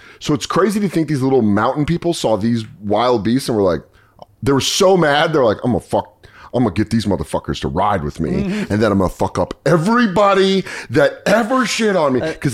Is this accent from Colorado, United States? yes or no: yes; Colorado, United States; There was a part of me that resented it growing up in Colorado because it's so shoehorned into everything you do.